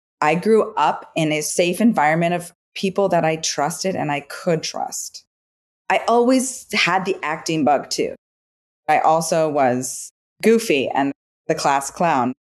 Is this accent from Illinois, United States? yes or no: yes; Evanston, Illinois, United States; I am from Evanston, Illinois. It's the first suburb north of Chicago, where Northwestern University is. And Evanston's a very unique suburb. They ended up buying a house there the year before I was born.